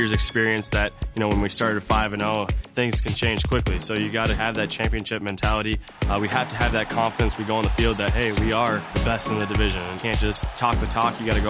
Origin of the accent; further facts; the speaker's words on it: Detroit Lakes, Minnesota, United States; I grew up in Detroit Lakes, Minnesota, northern Minnesota, Minnesota Vikings fan, rooting for Chris Carter one day, Randy Moss the next.